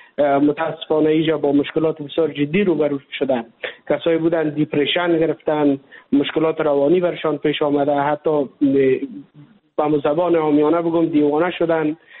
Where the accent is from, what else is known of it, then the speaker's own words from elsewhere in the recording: Afghanistan; now in India; ما کسایی که از افغانستان هستیم